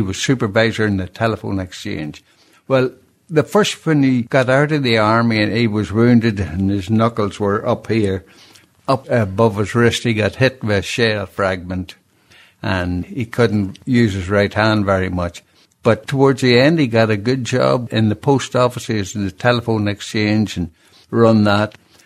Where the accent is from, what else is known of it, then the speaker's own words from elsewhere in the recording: Armagh, Northern Ireland, United Kingdom; It was in the south of my hometown, Armagh, where the border was, crossing from the north to the south.